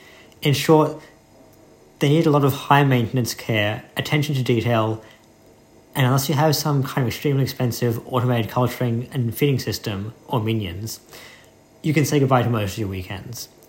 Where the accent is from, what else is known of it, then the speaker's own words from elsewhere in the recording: Australia; now in United Kingdom; As an Australian studying in the UK, friends at home often quip how excellent it must be to be situated near Europe